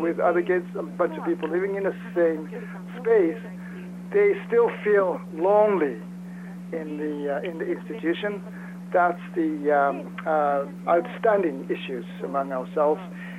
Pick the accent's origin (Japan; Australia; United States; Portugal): Japan; Osaka; English is a second language; I'm from Osaka, Japan